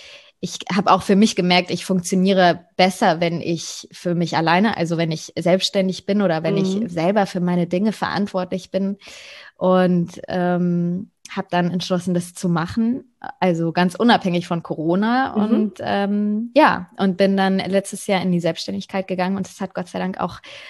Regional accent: Bavaria, Germany; ich komme aus der Nähe von München.

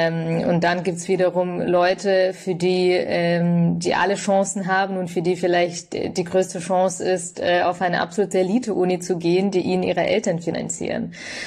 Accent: Bavaria, Germany; in Bayern, wo ich herkomme

